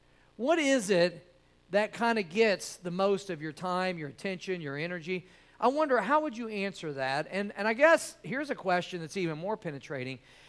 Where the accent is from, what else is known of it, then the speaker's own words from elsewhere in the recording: Cape Girardeau, Missouri, United States; moved away as an adult; I was raised in Cape Girardeau, Missouri, and went to Bible college at 18 years old.